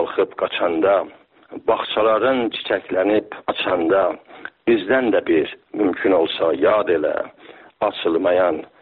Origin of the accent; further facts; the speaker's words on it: Iran; born there; دریاچه که شهر زادگاه من در کنارش هست، دریاچه ارومیه